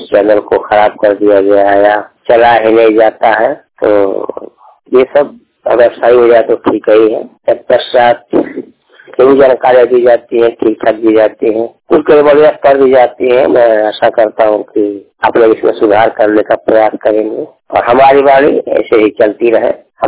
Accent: Uttar Pradesh, India; मैं गोरखपुर डिस्ट्रिक्ट का रहने वाला हूँ

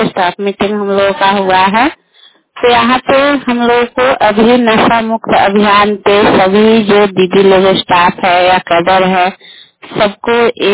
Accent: Bihar, India; और मैं सिरसा बिरन पंचायत की रहने वाली हूँ।

